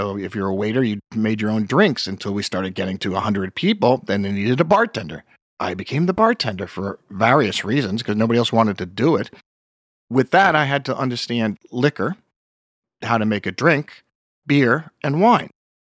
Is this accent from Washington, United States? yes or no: no; Pleasantville, New York, United States; I grew up in Pleasantville, New York, which sounds cliche-ish, but it is very pleasant.